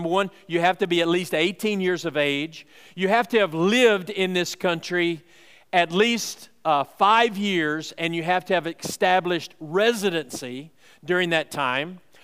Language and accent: English; United States; born there; having been born in the United States of America, okay? I am an American citizen